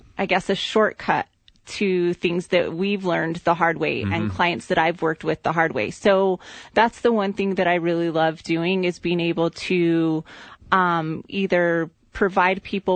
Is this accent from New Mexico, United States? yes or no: yes; Taos, New Mexico, United States; also born or lived in Florida; now in Albuquerque, United States; So I grew up in Taos, actually, and then I moved to Florida and went to school there. Mm-hmm. But I came back in 2001, and I've been here since.